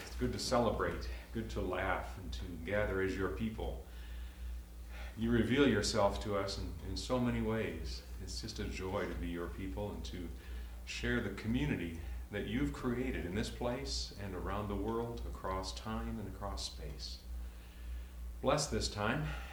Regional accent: Raleigh, North Carolina, United States; I'm from Raleigh, North Carolina, pastor of St. Philip Lutheran Church and half of a clergy couple.

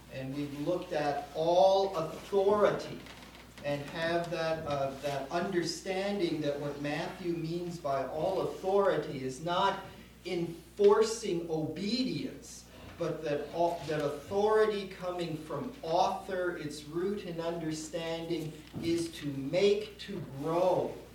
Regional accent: Saskatoon, Saskatchewan, Canada; I'm from Saskatoon, Saskatchewan, where I'm a professor at the university up there and a Lutheran pastor as well.

